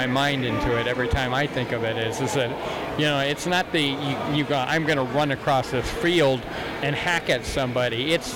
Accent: Nova Scotia, Canada; I was raised in Nova Scotia, Canada.

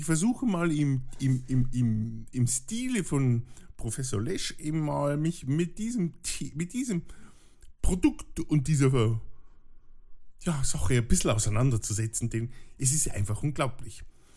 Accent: Bavaria, Germany; da würde ich jetzt als Bayer sagen

